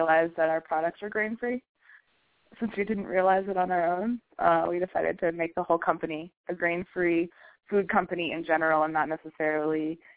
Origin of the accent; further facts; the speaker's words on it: Boulder, Colorado, United States; I grew up in Boulder, Colorado, and started Capello's about 3 years ago with Benjamin Frolicsine, actually.